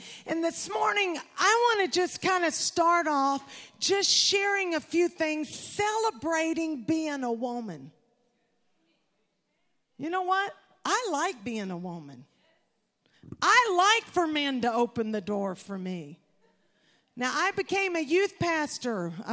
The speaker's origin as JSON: {"language": "English", "region": "Louisiana", "country": "United States", "tie": "born or raised there", "also_born_or_lived": "Texas", "moved": "as an adult", "lives_now": "Los Angeles, United States", "said": "I said, well, I was born in Texas and raised in Louisiana, and 9 years ago, God sent me to Los Angeles"}